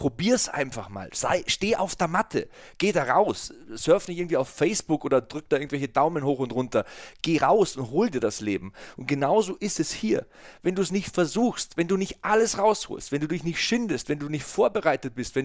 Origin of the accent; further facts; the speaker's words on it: Bavaria, Germany; accent: Bavarian; Ich hatte einen fetten bayerischen Akzent, als ich zum Fernsehen gekommen bin.